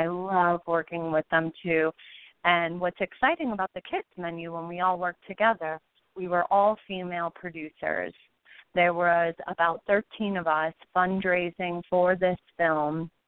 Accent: Buffalo, New York, United States; When I was filming Marshall in Buffalo, my hometown, in the Supreme Court

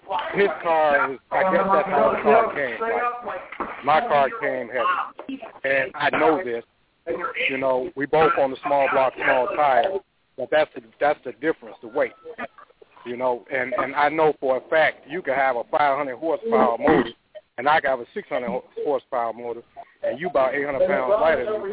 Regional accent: Chicago, Illinois, United States; I'm from Illinois, Chicago.

